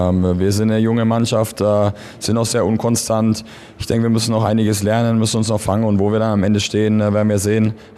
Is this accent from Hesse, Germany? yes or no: no; Bamberg, Bavaria, Germany; ich spiele jetzt für Bamberg, ist meine Heimatstadt.